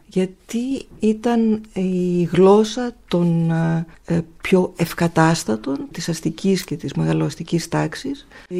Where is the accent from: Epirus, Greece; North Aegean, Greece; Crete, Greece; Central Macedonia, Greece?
Central Macedonia, Greece; Thessaloniki; αφού εγώ είμαι από τη Θεσσαλονίκη.